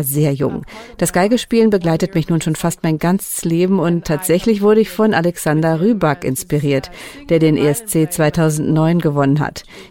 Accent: Luxembourg; born there; Meine Eltern stammen ursprünglich aus Slowenien. Ich wurde jedoch in Luxemburg geboren. Meine Eltern sind 2002 von Slowenien nach Luxemburg gezogen, um für die EU zu arbeiten.

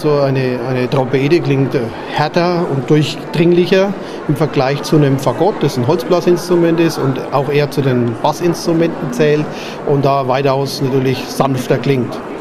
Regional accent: Würzburg, Bavaria, Germany; ich komme aus Würzburg

